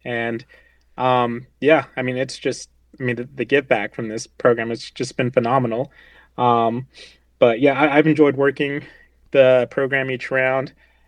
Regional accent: Winston-Salem, North Carolina, United States; So after school, I actually moved to Winston-Salem. I grew up in Winston

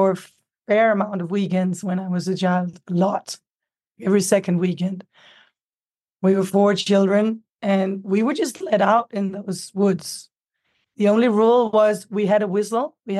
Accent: Copenhagen, Capital Region of Denmark, Denmark; I grew up in Copenhagen, Denmark, and my grandmother is Swedish.

